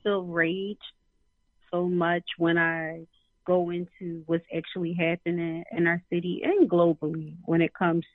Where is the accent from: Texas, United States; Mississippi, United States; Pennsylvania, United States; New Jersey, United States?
Pennsylvania, United States; Philadelphia; and I'm from South Philly, did you not see this war that's happening?